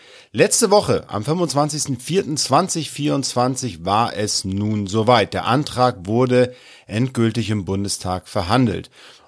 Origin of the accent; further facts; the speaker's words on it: Mecklenburg-Vorpommern, Germany; Aber ich bin Mecklenburger, ich bleibe ruhig